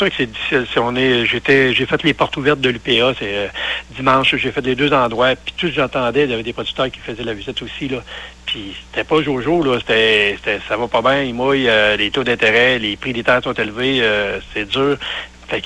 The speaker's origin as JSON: {"language": "French", "town": "Saint-François", "region": "Quebec", "country": "Canada", "tie": "born or raised there", "said": "Oui, je suis résident de Saint-François. Je suis né ici."}